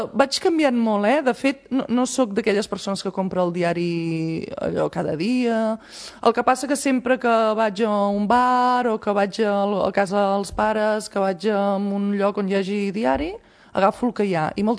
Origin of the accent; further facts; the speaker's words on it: Sant Celoni, Catalonia, Spain; moved away as an adult; ja no visc aquí, vaig marxar molt jove de Sant Celoni. Bueno, jove, a la teva majoria d'edat. Llavors, vaig marxar, clar, he fet molta vida cap a les comarques de Girona